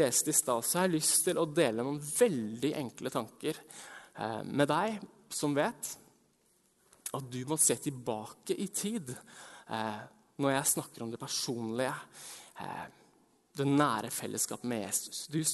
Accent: Hamar, Innlandet, Norway; for jeg kommer fra Hamar.

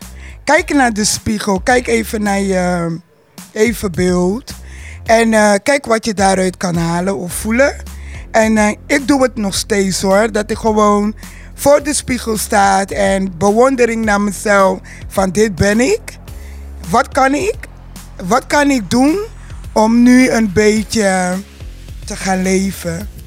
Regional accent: Suriname; Nee hoor, ik kom uit Suriname.

